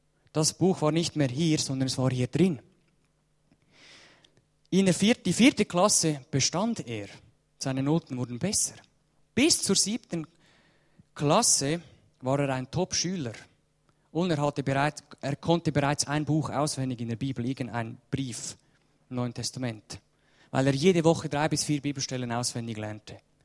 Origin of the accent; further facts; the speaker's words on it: Switzerland; Wir als Schweizer, wir haben auch diese Kultur.